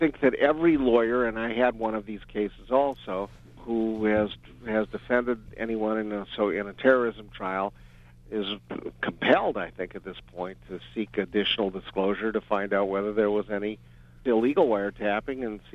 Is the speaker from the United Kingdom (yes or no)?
no; Detroit, Michigan, United States; I'm from Detroit, and the case arises out of Detroit.